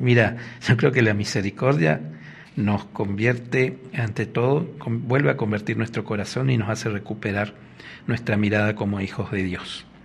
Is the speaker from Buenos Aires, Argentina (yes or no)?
no; Itatí, Corrientes, Argentina; somos medio vecinos porque yo soy de Itatí.